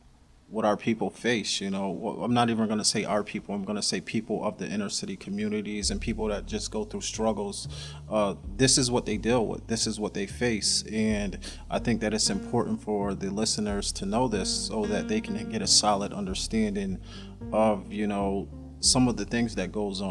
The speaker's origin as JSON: {"language": "English", "region": "New York", "country": "United States", "tie": "born or raised there", "said": "I was born in the Bricks. Do you know where that is? Mm-hmm. Southside Housing Complex. I was born there. My father died when I was 3. He died in our apartment, and then we ended up transferring to the west side, James Geddes apartment complex"}